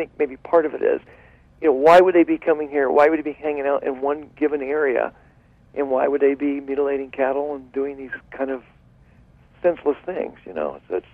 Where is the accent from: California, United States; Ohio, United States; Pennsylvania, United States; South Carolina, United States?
Ohio, United States; I grew up not too far from there. I was originally from Ohio, as I mentioned.